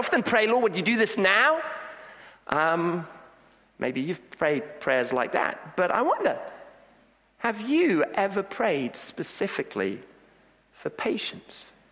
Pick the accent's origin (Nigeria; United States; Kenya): Kenya; When I was growing up, I grew up in Kenya.